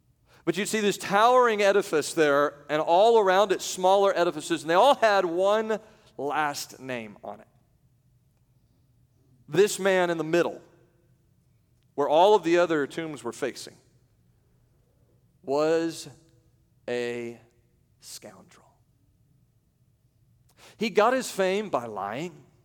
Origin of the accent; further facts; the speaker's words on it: United States; as an American, I just like to see our team win